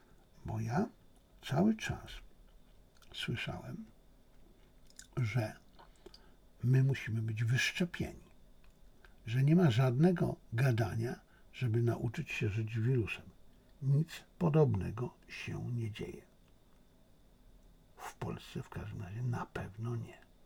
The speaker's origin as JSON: {"language": "Polish", "region": "Silesian Voivodeship", "country": "Poland", "said": "jak to się mawiało u mnie na Śląsku, psińco."}